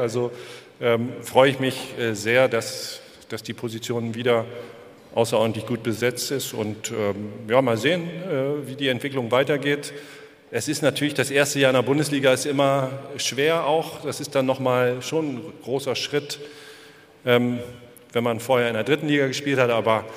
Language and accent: German; Berlin, Germany; wo ich als Jugendspieler hingekommen bin aus Berlin und groß geworden bin, bin da Profi geworden.